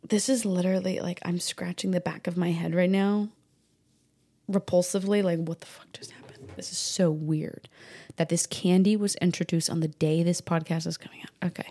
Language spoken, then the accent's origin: English; New England, United States; now in Texas, United States; And I grew up in New England. You don't drive vehicles on the beach.